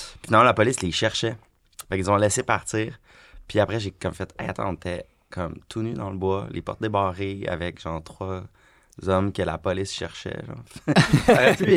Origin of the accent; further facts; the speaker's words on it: Quebec, Canada; comme moi d'où je viens, comme la banlieue de Rive-Nord, puis de Montréal